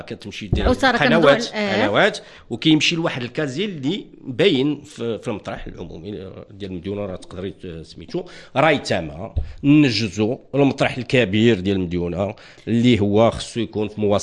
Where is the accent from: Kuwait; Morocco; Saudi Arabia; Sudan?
Morocco; النفايات المنزليه العاديه ديالنا حنا كمواطنين كمغاربه